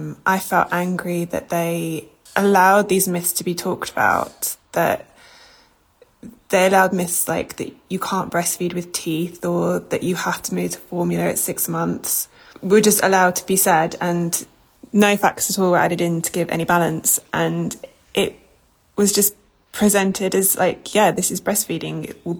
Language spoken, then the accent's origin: English; London, United Kingdom; I'm from London.